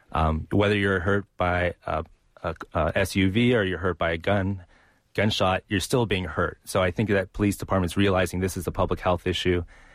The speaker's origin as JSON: {"language": "English", "town": "San Francisco", "region": "California", "country": "United States", "tie": "born or raised there", "said": "I grew up in San Francisco and I've seen a lot of change."}